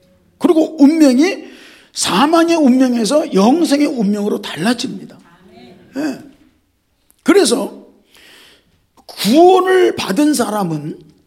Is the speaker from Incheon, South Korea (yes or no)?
yes; Incheon, South Korea; also born or lived in Yeongjongdo / Seoul; now in United States; 어려서 인천에서 태어나서 영종도로 가서 다시 인천으로 나와서 또 서울로 와서 서울에서도 동대문구에서 송동구에서 강남구로 또 미국으로